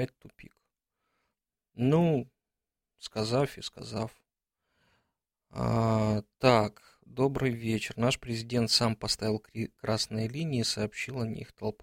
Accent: Zaporizhzhia, Zaporizhzhia Oblast, Ukraine; Я сам з Запоріжжя.

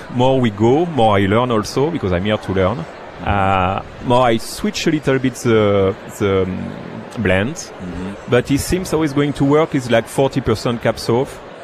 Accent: Fronsac, Nouvelle-Aquitaine, France; English is a second language; I'm from Bordeaux, so I'm from Fronsac.

